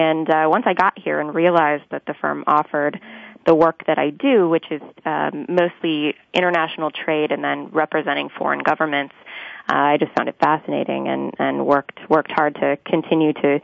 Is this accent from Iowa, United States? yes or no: yes; Iowa, United States; So I'm from Iowa, a small town, and went to school there